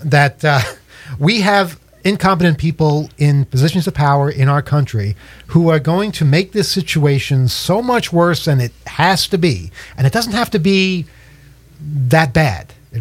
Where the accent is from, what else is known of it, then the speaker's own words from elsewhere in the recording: United States; Well, we're American. We don't know any other languages.